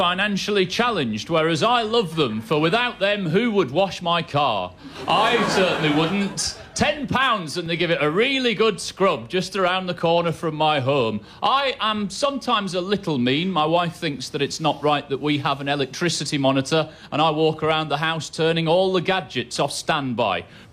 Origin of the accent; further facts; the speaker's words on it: Yorkshire and the Humber, United Kingdom; also born or lived in Scotland; I was born in Scotland and raised in Yorkshire